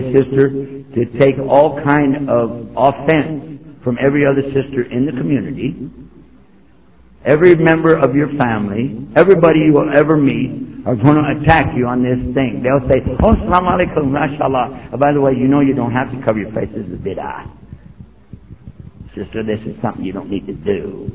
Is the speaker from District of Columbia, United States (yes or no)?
no; Texas, United States; I came from Texas. Anybody been to Texas?